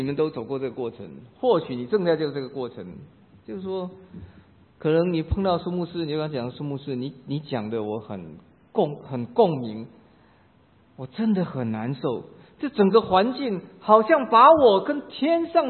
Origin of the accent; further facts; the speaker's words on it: China; 我们中国人讲说人如其名